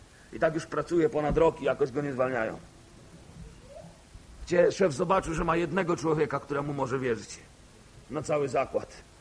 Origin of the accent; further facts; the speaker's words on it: eastern Poland, Poland; Jak wiecie, pochodzę z Polski B tak zwanej.